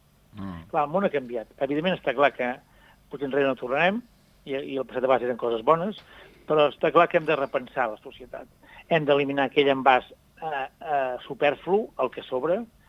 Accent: Riudecanyes, Catalonia, Spain; Jo soc de Riudecanyes, al Baix Camp, sí, a quilòmetres de Fonseca.

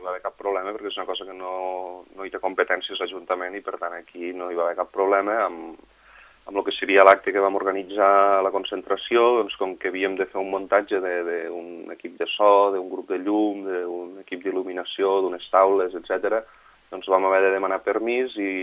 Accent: Vandellòs, Catalonia, Spain; jo ho puc dir de primera mà perquè sóc de Vandellòs i aquí també passa una mica el mateix

